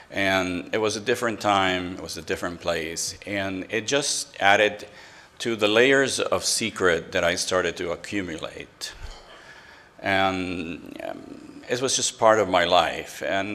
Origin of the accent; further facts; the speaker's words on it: Bronx, New York, United States; And as Sweetie said, I am a drunk from the Bronx.